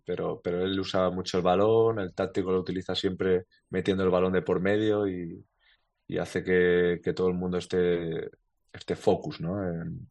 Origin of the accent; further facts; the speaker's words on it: Spain; conmigo también soy español